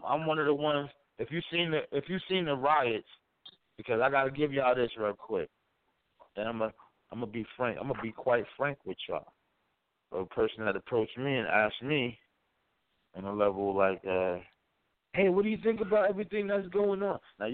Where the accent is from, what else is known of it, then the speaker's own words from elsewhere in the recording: East Orange, New Jersey, United States; because I grew up in East Orange, too. I'm an Essex County product, man. Essex County, New Jersey. I mean, I ran through Newark, East Orange, Irvington, Orange, everything.